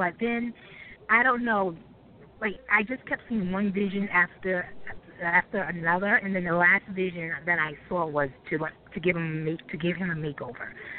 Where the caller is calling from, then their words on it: New York City, New York, United States; I'm calling from New York City.